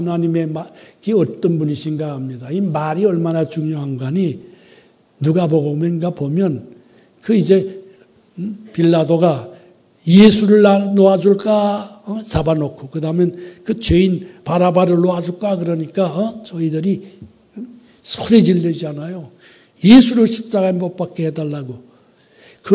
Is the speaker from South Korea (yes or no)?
yes; South Korea; 저도 한국 사람이니까 열심히 있지.